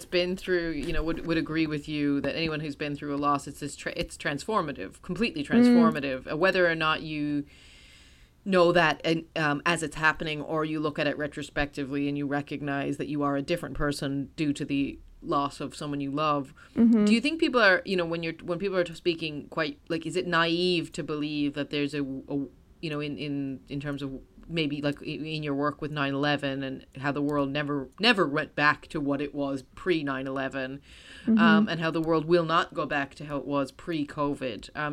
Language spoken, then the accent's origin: English; United States; and I as an American, obviously, this is leaning a little American, guys.